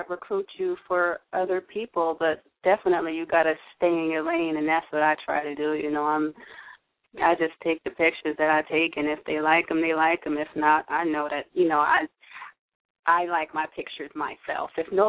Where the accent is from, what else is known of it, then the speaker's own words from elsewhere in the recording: Trenton, New Jersey, United States; I told them I was from Trenton before I came.